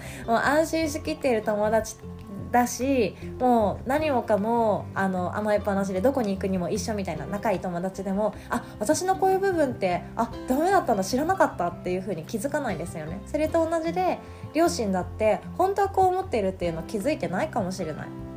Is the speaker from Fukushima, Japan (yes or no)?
no; Kagawa, Japan; 私の実家は香川県なんですけども、普通の戸建てで